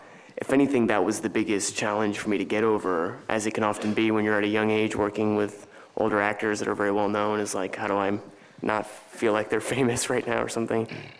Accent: United States; Yeah, I'm American.

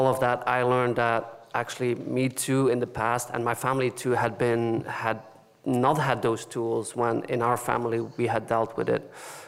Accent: Belgium; For me, actually, I come from Belgium.

